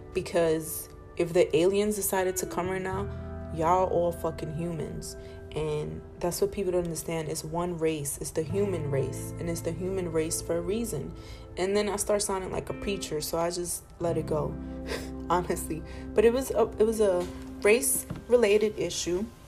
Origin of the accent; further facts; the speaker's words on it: Bronx, New York, United States; that went out for a long time